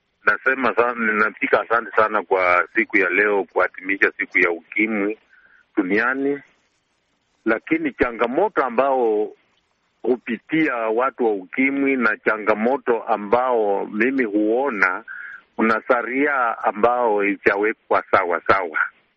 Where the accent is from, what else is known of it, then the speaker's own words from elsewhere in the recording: Bungoma, Bungoma County, Kenya; natoka sehemu ya Bungoma, Kenya.